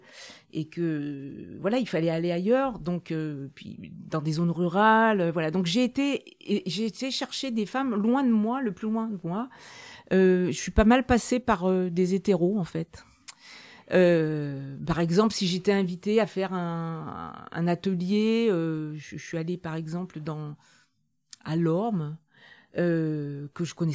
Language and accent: French; Auvergne-Rhône-Alpes, France; je suis auvergnate